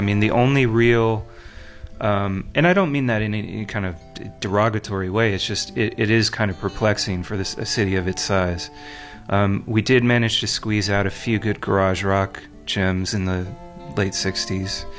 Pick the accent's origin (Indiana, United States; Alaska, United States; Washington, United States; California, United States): California, United States; Sacramento; I grew up near Sacramento in the Sacramento Valley in the Central Valley of California.